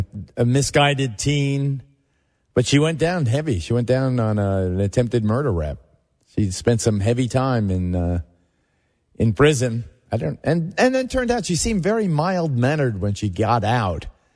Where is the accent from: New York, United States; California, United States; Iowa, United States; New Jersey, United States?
New York, United States; West Babylon; born or raised there; also born or lived in Williamsburg